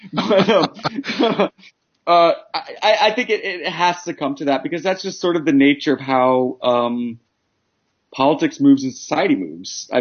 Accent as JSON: {"language": "English", "region": "Tennessee", "country": "United States", "also_born_or_lived": "Midwest", "said": "You know, I'm from Tennessee and I grew up in the Midwest and the South."}